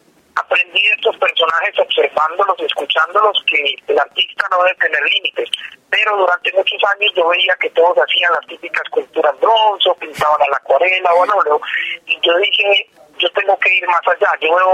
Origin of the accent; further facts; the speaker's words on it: Colombia; now in United States; Yo nací en los Estados Unidos, vivo hace muchos años en los Estados Unidos, pero viví mi infancia o mi juventud en Colombia